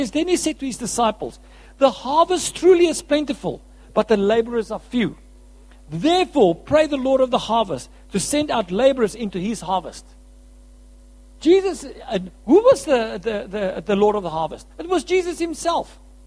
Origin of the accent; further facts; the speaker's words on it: South Africa; listen, I'm from South Africa.